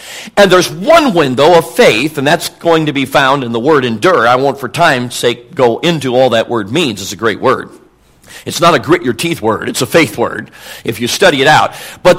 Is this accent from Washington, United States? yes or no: no; Chicago, Illinois, United States; Now, I'm not a camper. I mean, I grew up in Chicago. You know what I'm talking about. I'm not a camper.